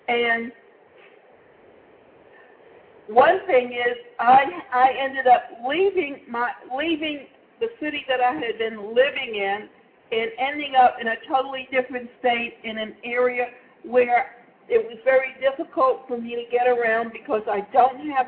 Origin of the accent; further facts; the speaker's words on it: Atlanta, Georgia, United States; now in Deerfield Beach, United States; And especially when I come from Atlanta and end up in Deerfield Beach, Florida, and in Florida, they don't have a rail system that hooks into a bus system.